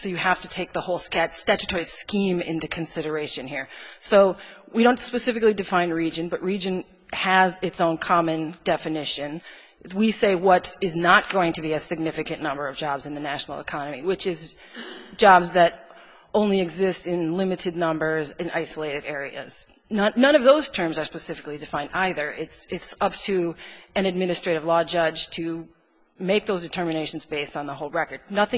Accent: Wisconsin, United States; I'm from Wisconsin.

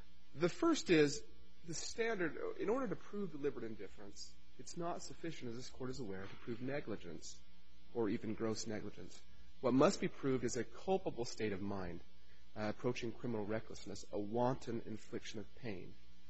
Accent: Boise, Idaho, United States; I'm from Boise, Idaho

